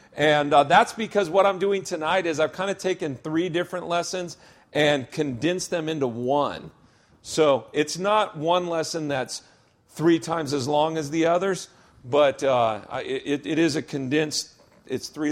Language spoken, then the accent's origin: English; Parker, Colorado, United States; As he said, I'm from Denver, Colorado. Parker, actually, that's a suburb of Denver.